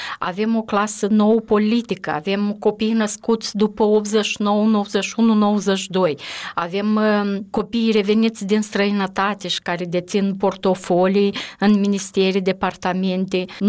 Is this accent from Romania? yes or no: no; Moldova; Din moment ce deținem pașapoarte moldovenești, albastri, și suntem menționați ca cetățeni moldoveni, toți suntem moldoveni.